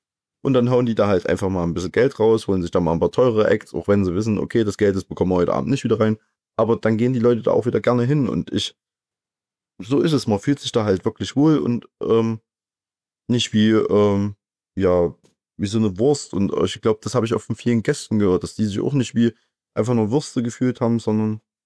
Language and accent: German; Thuringia, Germany; Das ist ja wie Weider bei uns in Thüringen.